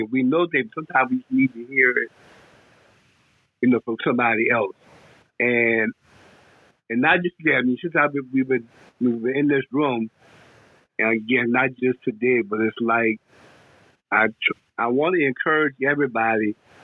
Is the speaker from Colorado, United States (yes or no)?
no; New Orleans, Louisiana, United States; I'm from New Orleans, for people who don't know.